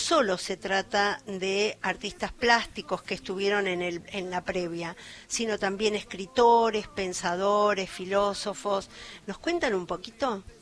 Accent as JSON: {"language": "Spanish", "country": "Argentina", "said": "nuestro futuro como argentinos también."}